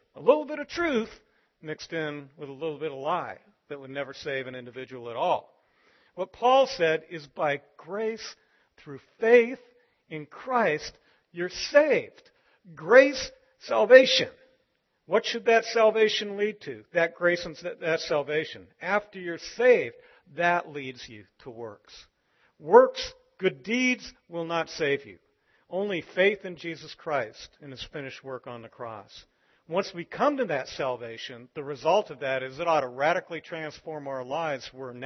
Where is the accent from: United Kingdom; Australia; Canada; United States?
Canada; Toronto, Ontario; When I grew up in Toronto, Canada. We're just a short distance away from Niagara Falls